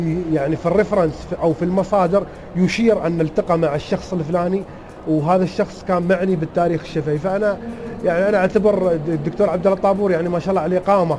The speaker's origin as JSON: {"language": "Arabic", "country": "United Arab Emirates"}